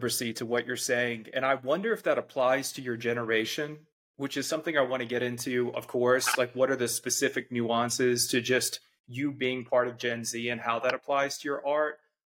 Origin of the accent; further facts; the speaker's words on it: Atlanta, Georgia, United States; accent: southern; It's kind of like I'm from Atlanta, so people kind of say that too.